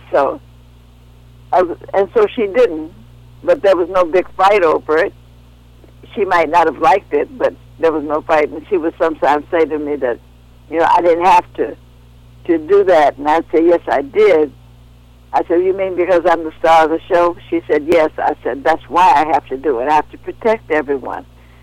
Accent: Chicago, Illinois, United States; And, of course, I come from Chicago, so it was very familiar. The neighborhood was very familiar.

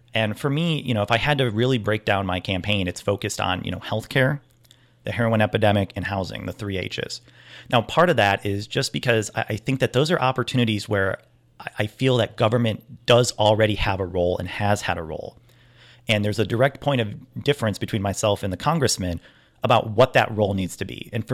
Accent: Richwood, Ohio, United States; I'm not Chuck Schumer from New York. I'm not Nancy from San Francisco. … from Richwood.

